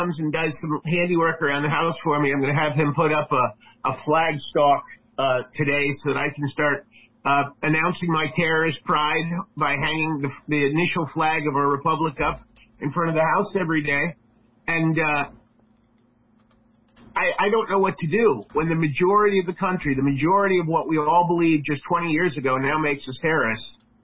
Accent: Pennsylvania, United States; born there; Well, you know, I was born in 73 in Pennsylvania

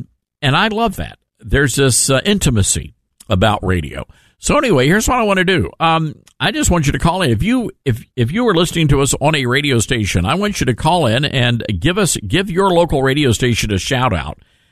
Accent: Tennessee, United States; Well, I'm from Tennessee, so you know I got a Memphis dry rub thing going on here, Wayne.

